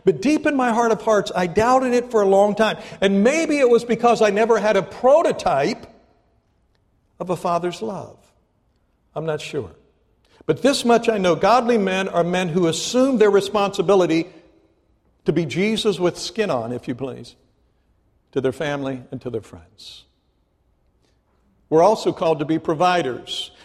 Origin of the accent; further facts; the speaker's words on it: Ohio, United States; moved away; I grew up in Ohio. I knew nothing about the oil field.